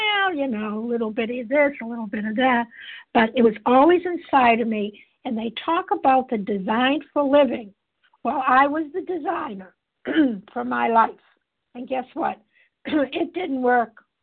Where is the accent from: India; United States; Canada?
United States; Massachusetts; I'm from Massachusetts, a grateful, recovered, compulsive overeater.